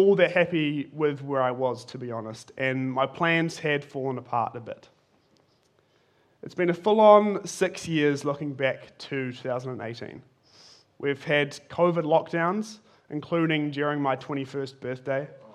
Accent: Christchurch, Canterbury, New Zealand; So I was born and raised in Christchurch, and brought up through the Salvation Army with my parents and my older sister.

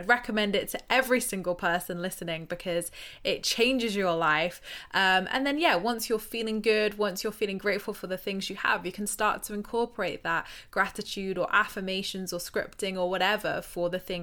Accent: South West England, United Kingdom; from Dorset. Like, who's going to care what I've got to say?

